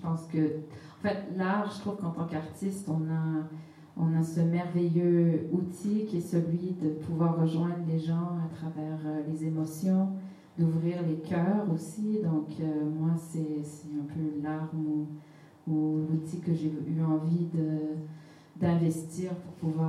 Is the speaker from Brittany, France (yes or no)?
yes; Brittany, France; also born or lived in Outaouais, Canada; je suis Anishinaabe du côté de ma mère, mais je suis française du côté de mon père. J'ai grandi en partie dans le Finistère et dans l'Outaouais au Canada. Et j'ai passé beaucoup, beaucoup de temps en Amérique du Sud aussi.